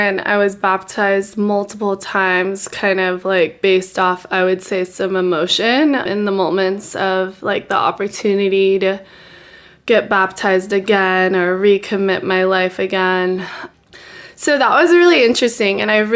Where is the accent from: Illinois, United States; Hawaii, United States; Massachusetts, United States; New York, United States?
Hawaii, United States; Yeah, so I grew up here in Hawaii. My parents are awesome.